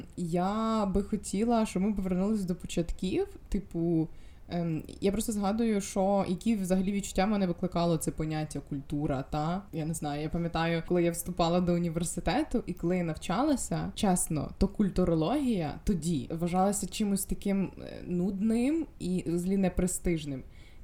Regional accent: Galicia, Ukraine; А в мене ж культура, якщо ми не беремо якусь конотацію мистецьку, а я з Галичини, так?

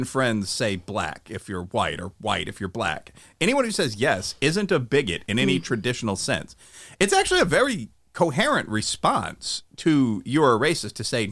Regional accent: East Aurora, New York, United States; I grew up in the hood, basically. I grew up in East Aurora

